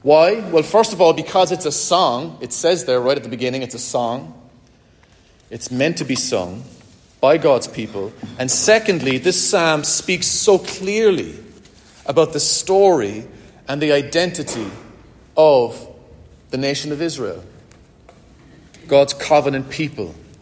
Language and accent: English; Ireland; When I, as an Irishman